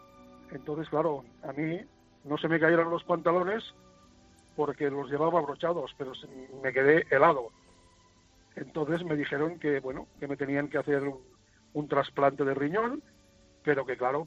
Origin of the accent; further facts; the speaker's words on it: Barcelona, Catalonia, Spain; yo soy de Barcelona